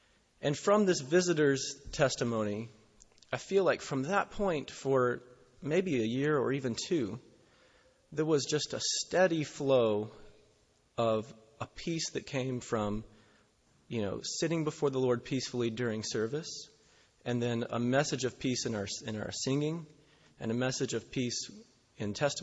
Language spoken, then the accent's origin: English; North Carolina, United States; moved away as an adult; now in Cranbrook; I've been in Cranbrook for 8 years now, and if you don't know me, I grew up in North Carolina. And when I was 22, I got married and moved to Cranbrook Assembly